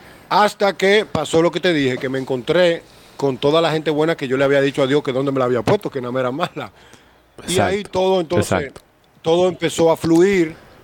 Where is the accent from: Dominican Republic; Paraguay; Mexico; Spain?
Dominican Republic; yo soy el dominicano que más alto ha llegado en esos departamentos en Grandes Ligas.